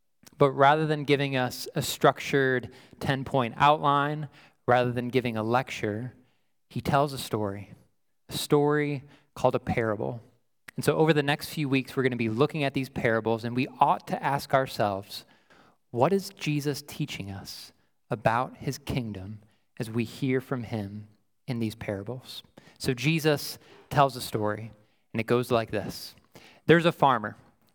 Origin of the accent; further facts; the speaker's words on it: United States; born there; Well, I was born in America, so I have a birth certificate that shows that I was born here in the States.